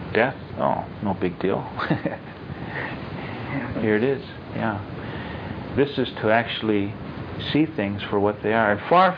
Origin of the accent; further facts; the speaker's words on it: United States; born there; You know, I was born here in America. Later on, I decided, well, I was an American.